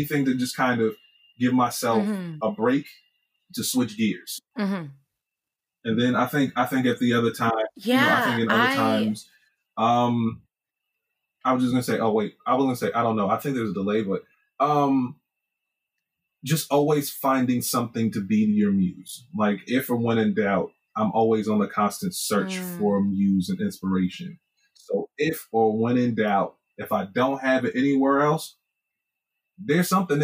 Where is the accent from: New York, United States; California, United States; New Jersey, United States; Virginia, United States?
New York, United States; now in Atlanta, United States; So I'm from New York. I went to college. I went to Morehouse College between 2003 and 2007. Decided to stay in Atlanta.